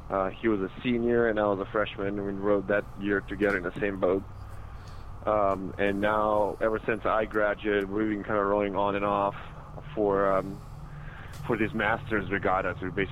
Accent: Serbia; moved away as an adult; now in United States; Yes, I was born and raised in Serbia, and I came to Berkeley when I was 18 for college.

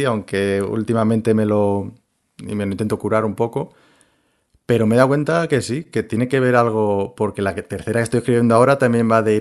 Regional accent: Liétor, Castilla-La Mancha, Spain; Por ejemplo, mi pueblo también es, o sea, Liétor es muy bonito, tiene un valle y tal

